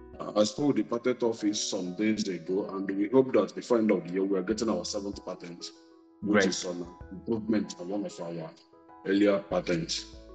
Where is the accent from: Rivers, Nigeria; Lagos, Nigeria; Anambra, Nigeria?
Anambra, Nigeria; as you rightly said earlier. I'm from Anambra State, Nigeria.